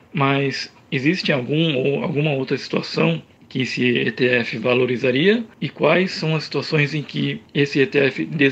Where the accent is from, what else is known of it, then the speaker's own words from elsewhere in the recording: São Paulo, Brazil; eu sou de São Paulo.